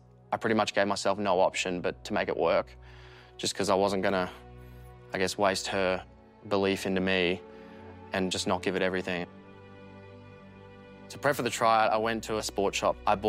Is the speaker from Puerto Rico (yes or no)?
no; Melbourne, Victoria, Australia; now in Provo, United States; I grew up in Melbourne, Australia.